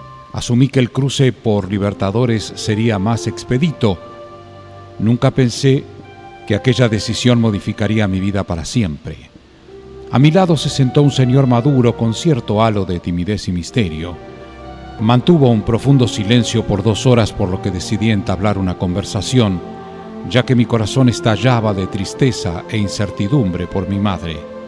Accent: Chile; moved away as an adult; Soy chilena y he vivido lejos de ella desde los 18 años.

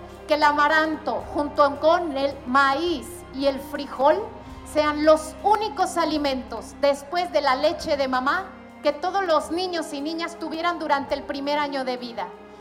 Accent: Mexico

